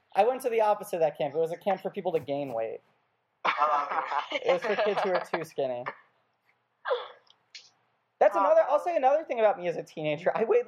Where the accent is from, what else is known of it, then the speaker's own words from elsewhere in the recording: New York, United States; I grew up in New York, so I went to the UCB a lot.